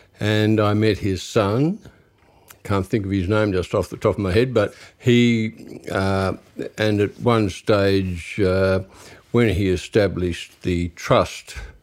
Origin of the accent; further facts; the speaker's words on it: Cowra, New South Wales, Australia; now in Sydney, Australia; I was born in Cowra in 1945, and I grew up there. My mother was born in Cowra, and my father was born in Forbes, which is only about 100 k's away from Cowra.